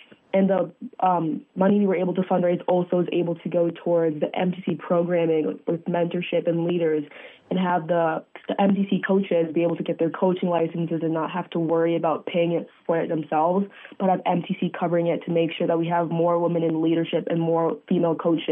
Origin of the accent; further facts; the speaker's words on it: Zimbabwe; now in United States; from Zimbabwe, living in the United States right now.